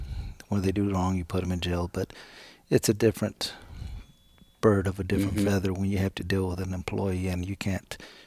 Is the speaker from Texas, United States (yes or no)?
yes; Killeen, Texas, United States; Well, I was, of course, born and raised in Killeen, so Bell County is my home county. I know the county very well.